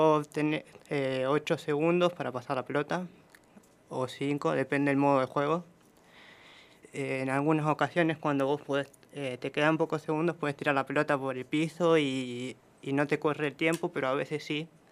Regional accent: Santa Rosa, La Pampa, Argentina; now in Toay, Argentina; Tengo 19 años. Soy de Santa Rosa, pero vivo en Tobay.

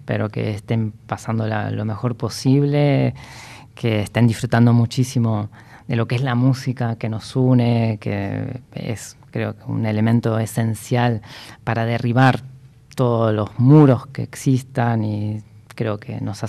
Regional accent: Buenos Aires, Argentina; Yo soy de Devoto, entonces de mugre no se habla mucho por ahí.

